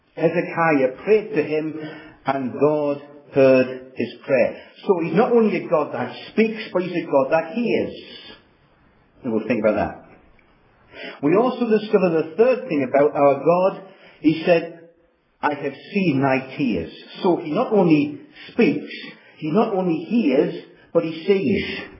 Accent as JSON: {"language": "English", "region": "North East England", "country": "United Kingdom", "said": "I will try and read it in my best English. After all, I am a Geordie."}